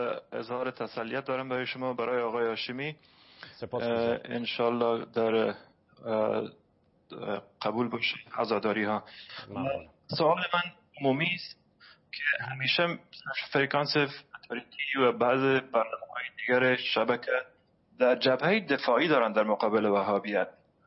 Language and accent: Persian; Afghanistan; now in United States; نه خیر، من افغان هستم.